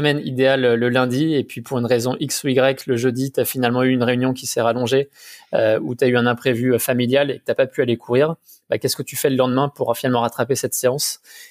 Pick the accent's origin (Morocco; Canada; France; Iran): France; Auvergne-Rhône-Alpes; moi, je viens de Savoie, et de Haute-Savoie.